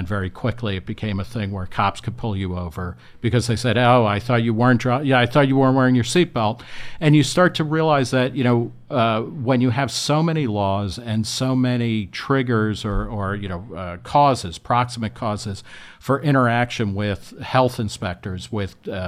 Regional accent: New Jersey, United States; at least growing up in New Jersey

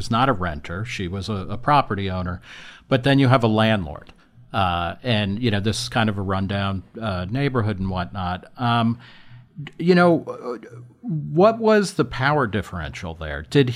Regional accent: New Jersey, United States; at least growing up in New Jersey

